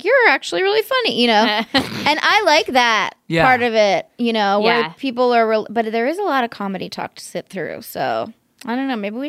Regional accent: California, United States; When I was a kid, I grew up in the Bay Area. We lived a block from a Baptist church, which was also a school and a preschool.

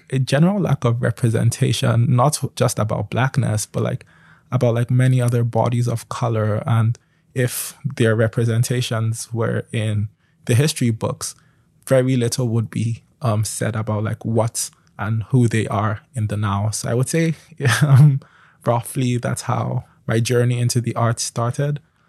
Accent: Nigeria; But I was also interested in Nigerian, because I'm Nigerian.

